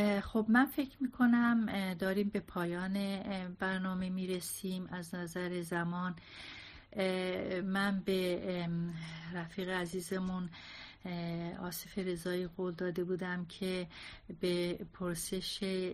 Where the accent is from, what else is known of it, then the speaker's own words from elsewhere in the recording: Iran; واقعاً به خودم به عنوان یک ایرانی، ایران دوست می‌بالم.